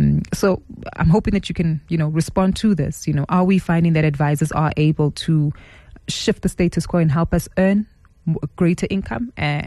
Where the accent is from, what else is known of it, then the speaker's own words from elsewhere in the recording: South Africa; the anxiety that we have as South African citizens when it comes to our money.